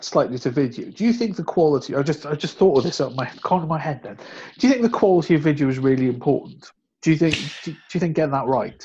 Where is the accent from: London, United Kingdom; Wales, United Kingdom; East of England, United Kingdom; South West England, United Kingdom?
Wales, United Kingdom; accent: Welsh; because they don't understand my Welsh accent mostly.